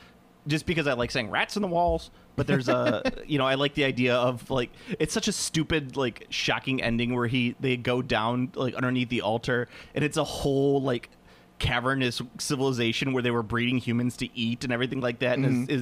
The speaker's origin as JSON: {"language": "English", "region": "New England", "country": "United States", "said": "Like I'm from New England. Don't hit me. Kind of."}